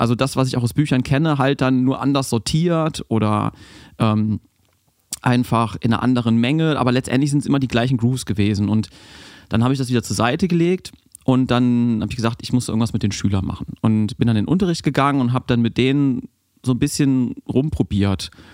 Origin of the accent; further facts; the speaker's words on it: North Rhine-Westphalia, Germany; now in Cologne, Germany; Ich bin zwar im Rheinland groß geworden, aber eher Richtung Düsseldorf-Neuss. 2-3 Mal umgezogen, aber immer so in diesem, ich sag mal, in diesem Pott da. näher an Düsseldorf als an Köln.